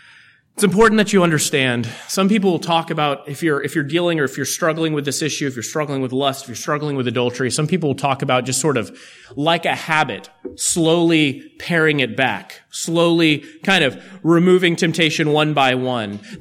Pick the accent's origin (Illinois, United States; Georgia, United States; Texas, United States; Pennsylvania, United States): Texas, United States; Now, I'm from Texas, the home of Bluebell, the home of Dr. Pepper, the home of all things good and pure.